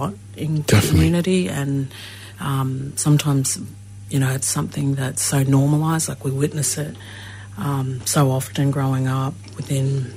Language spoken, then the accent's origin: English; Brisbane, Queensland, Australia; also born or lived in Hervey Bay; I'm a descendant of the Garawa and Butchala Nations, and I'm born and bred in Brisbane on Turrbal country.